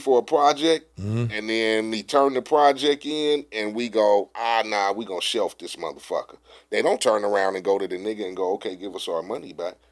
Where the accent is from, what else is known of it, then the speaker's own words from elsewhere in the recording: Compton, California, United States; I grew up in Compton, hood, gang bang, did all that shit.